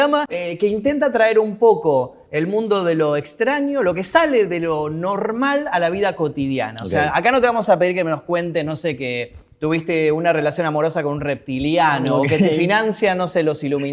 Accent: Temperley, Buenos Aires Province, Argentina; born there; now in Buenos Aires, Argentina; yo soy de Buenos Aires, pero del conurbano, yo nací en Temperley, me mudé a Capital hace 5 años que estoy.

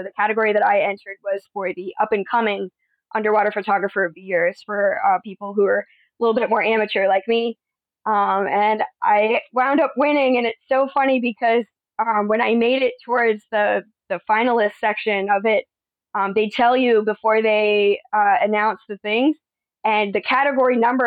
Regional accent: Fort Lauderdale, Florida, United States; I am from Fort Lauderdale, Florida. I have been there my whole life. I'm from there.

